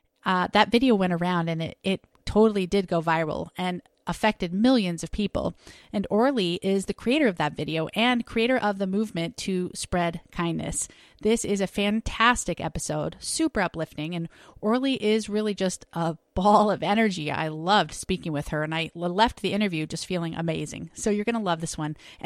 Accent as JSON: {"language": "English", "region": "Wisconsin", "country": "United States", "accent": "Wisconsin", "said": "And I asked her if she could hear my Wisconsin accent, and she couldn't."}